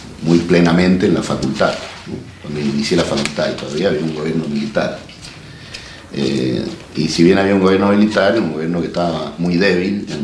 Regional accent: Eugenio Bustos, Mendoza, Argentina; Entonces llegué a mi pueblo, llegué a Eugenio Bustos

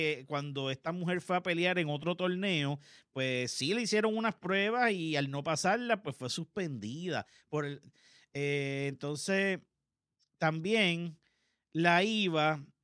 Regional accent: Puerto Rico; yo soy puertorriqueño porque nací en Puerto Rico.

